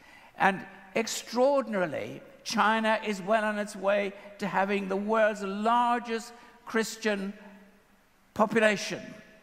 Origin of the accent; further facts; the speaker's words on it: Ireland; Secondly, I'm Irish.